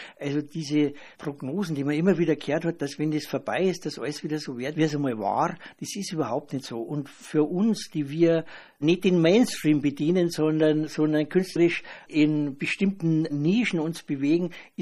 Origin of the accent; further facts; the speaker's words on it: Soyen, Bavaria, Germany; ich bin ein gebürtiger Sojener. Sojen ist in der Nähe von Wasserburg, Landkreis Wasserburg. Ich bin in Rieren in die Volksschule gegangen, dann bin ich ins Gymnasium gegangen nach Wasserburg, ins Rüppold-Gymnasium